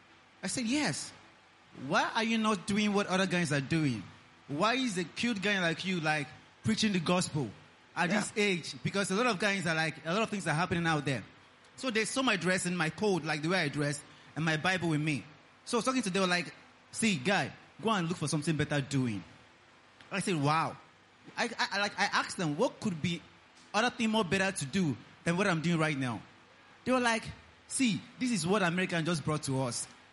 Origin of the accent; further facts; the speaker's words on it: Abia, Nigeria; I'm from Abia State, and they too, they are from Igbo land as well.